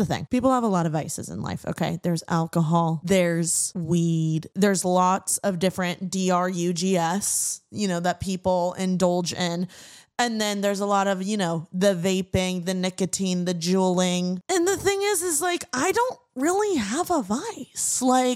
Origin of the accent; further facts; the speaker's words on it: Indiana, United States; now in Los Angeles, United States; specifically in my new city, LA, because I was born and raised in Indiana, if you didn't know. Shout out my Midwesterners.